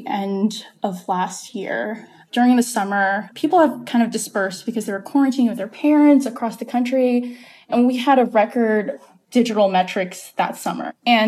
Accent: Atlanta, Georgia, United States; it was a topic that I grew up around Atlanta. So I was very familiar with the area. I grew up in a majority Asian community.

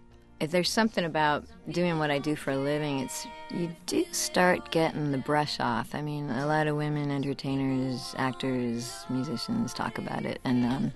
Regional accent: Old Town, Maine, United States; I grew up in Old Town, Maine. You could take the bus to Bangor, that was the big city

